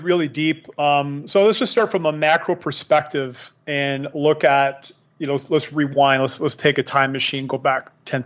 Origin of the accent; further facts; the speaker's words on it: Canada; again, I'm from Canada, very hard winters.